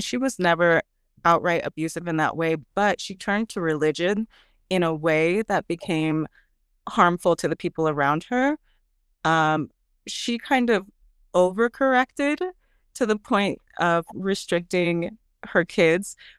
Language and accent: English; Oregon, United States; also born or lived in Seattle, United States; So I grew up mostly in Oregon. I was born in Seattle. She moved us down to Oregon.